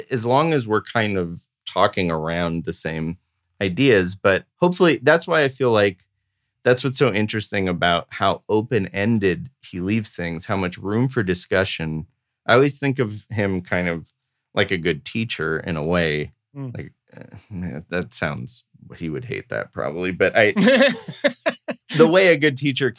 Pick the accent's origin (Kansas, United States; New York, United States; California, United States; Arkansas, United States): California, United States; Los Angeles; totally tracks 100% from my experience growing up in Los Angeles.